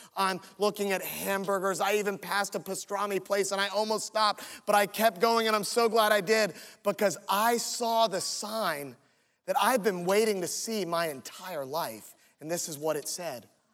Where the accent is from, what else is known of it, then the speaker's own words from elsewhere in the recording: Virginia Beach, Virginia, United States; I'm a Mets fan growing up in Virginia Beach with the Tidewater Tides.